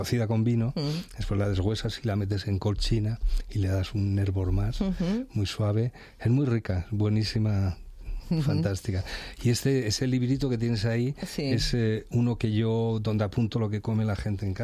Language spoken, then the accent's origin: Spanish; Mieres, Asturias, Spain; moved away; Pero yo cuando salí de Mieres, yo creí que el mundo de la gastronomía, uh-huh, se reducía al pote y a la fabada y a los frisuelos, como mucho, ¿no? Uh-huh. Y entonces empecé a ver que no, yo no conocía el pulpo cuando salí de Asturias.